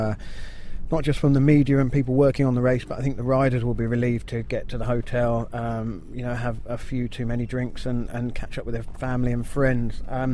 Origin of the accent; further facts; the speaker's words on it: United Kingdom; as British journalists